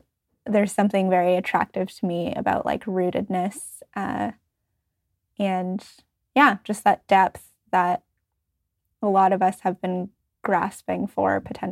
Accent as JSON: {"language": "English", "country": "Canada", "said": "I'm Asian Canadian. I am second generation Canadian, specifically of Chinese and Filipino descent."}